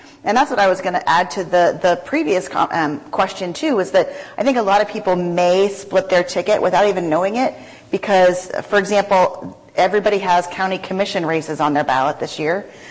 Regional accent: Kansas, United States; And growing up in Kansas, I'd never heard of this before, and I was very young.

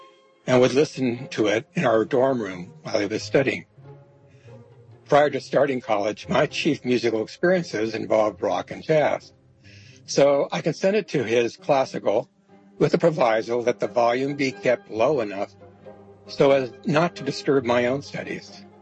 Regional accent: Davis, California, United States; from Davis, California, and this is my classical story.

